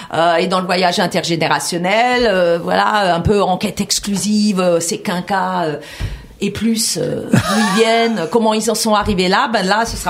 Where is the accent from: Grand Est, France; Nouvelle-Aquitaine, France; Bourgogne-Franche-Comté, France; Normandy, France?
Grand Est, France; parce que je suis une Alsacienne d'origine contrôlée, mais à destination incontrôlable.